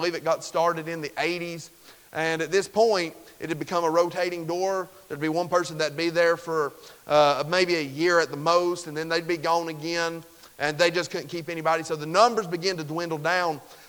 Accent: the South, United States; now in Utah, United States; I grew up in the South. We had a Baptist church on about every street corner

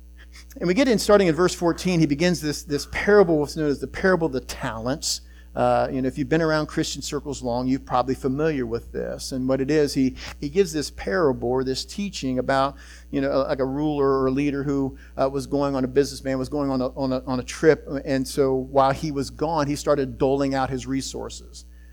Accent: Utica, Ohio, United States; This is why I stepped out of State Farm Insurance and came to my hometown, Utica, Ohio.

